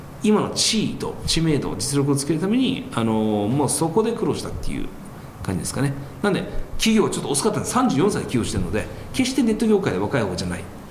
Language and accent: Japanese; United States; なのでアメリカで母子家庭で育ってきたんですよね。